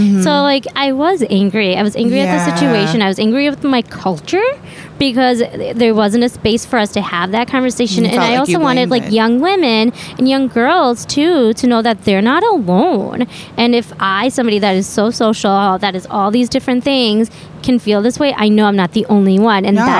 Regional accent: United States; My biggest reason of like speaking out was that growing up in America, right, I have all these freedoms

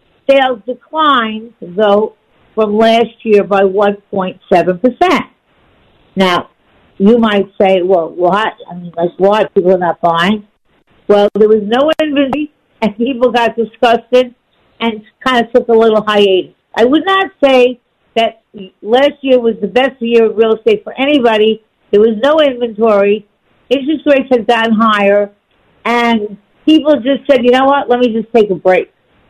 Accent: New York, United States; Because, look, I grew up on Long Island, so when I started working in the city, I really didn't know too much about

